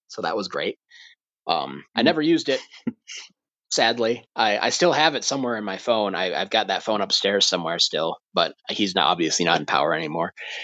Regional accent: United States; So I think once they figured out like who I was and that I was an American graduate student

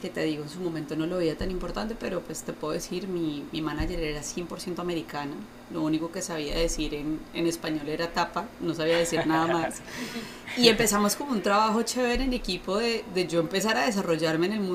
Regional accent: Bogotá, Colombia; Colombiana. De Bogotá.

